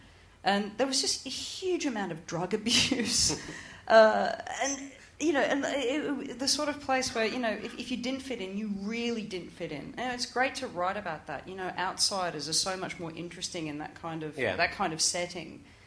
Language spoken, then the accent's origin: English; Australia; I am from Australia.